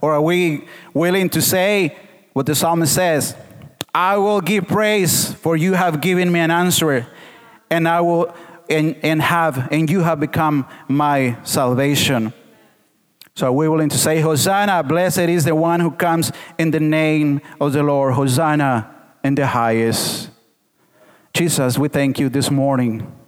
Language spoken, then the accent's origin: English; Portland, Oregon, United States; I love the Blazers. I love the Blazers. They are my hometown team. And even if I go to LA, I will still like the Blazers.